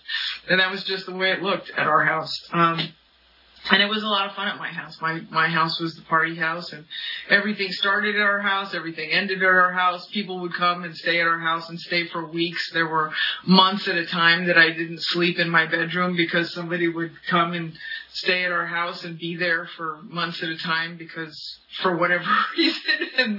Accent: California, United States; I grew up in the San Fernando Valley. Doesn't make me an alcoholic, but it helped.

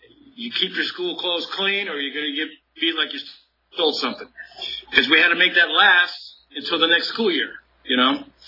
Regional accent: South San Francisco, California, United States; You know, I grew up in San Francisco, South San Francisco, actually. Both my parents are from San Francisco, born and raised.

